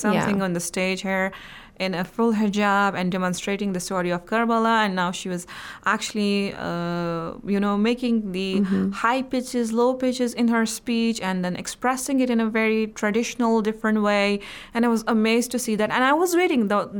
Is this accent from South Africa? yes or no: no; India; since I come from India